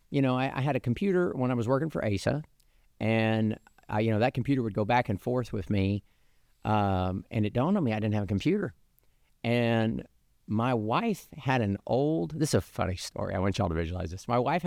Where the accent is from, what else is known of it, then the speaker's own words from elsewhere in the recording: Oklahoma, United States; now in Arkansas, United States; But the funny thing is I grew up in Oklahoma